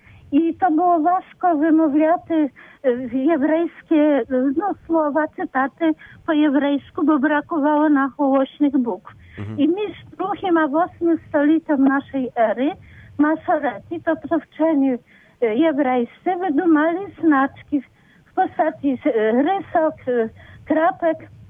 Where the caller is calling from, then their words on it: Lviv, Lviv Oblast, Ukraine; О, я з Львова.